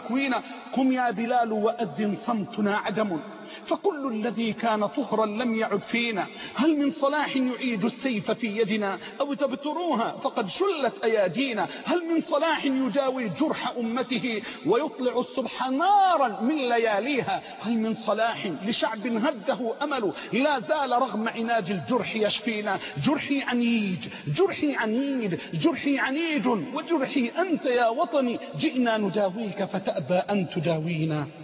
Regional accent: Egypt; رجعت زي ما قلوا عندنا في مصر

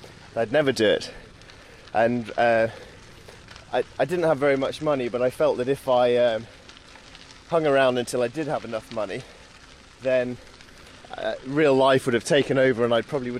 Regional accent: Yorkshire and the Humber, United Kingdom; It helps being a Yorkshireman for that, I guess

